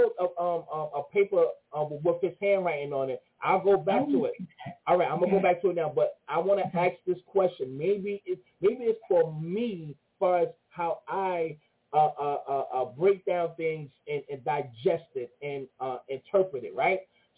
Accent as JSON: {"language": "English", "town": "Brooklyn", "region": "New York", "country": "United States", "said": "I'm from Brooklyn and lived in Queens for the past 3.5-4 years. I consider myself a Queensman."}